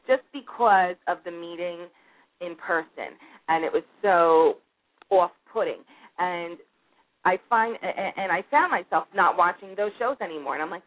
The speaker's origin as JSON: {"language": "English", "town": "Yonkers", "region": "New York", "country": "United States", "said": "She came from the Bronx. I came from Yonkers. We're right on the borderline."}